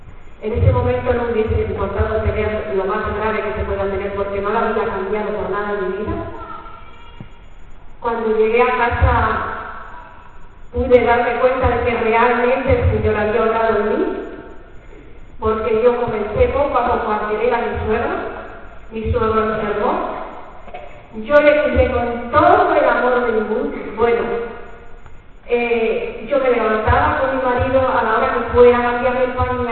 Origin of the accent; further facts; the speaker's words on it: Cantabria, Spain; vengo de Cantabria.